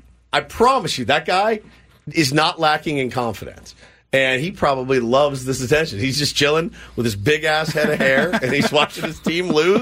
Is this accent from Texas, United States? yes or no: yes; Texas, United States; Now, I'm from Texas, but I don't do a great Matthew McConaughey.